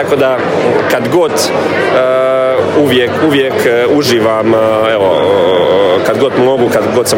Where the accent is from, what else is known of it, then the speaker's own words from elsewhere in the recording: Herzegovina, Bosnia & Herzegovina; Ja sam evo potekao iz Hercegovine